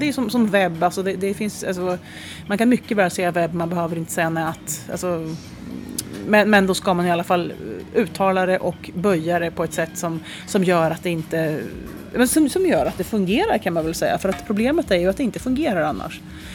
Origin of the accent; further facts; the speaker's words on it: Nora, Örebro County, Sweden; accent: Nora; räknar mig som uppväxt i Nora i Bergslagen, och 9 år i Örebro och 18 år i Norrlottaområdet. Så att det är lite blandat, men jag skulle säga att jag låter som jag kommer från Nora.